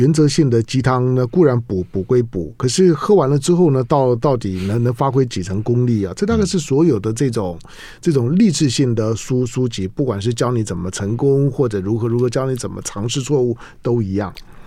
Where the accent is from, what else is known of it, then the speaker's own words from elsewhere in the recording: Taiwan; 那我这种军人子弟在眷村里面长大的